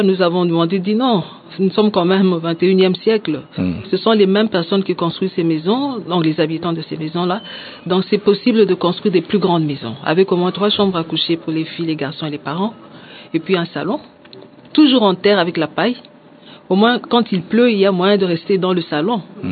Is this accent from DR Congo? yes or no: yes; Lubumbashi, Haut-Katanga, DR Congo; Parce que dernièrement, je viens de Lubumbashi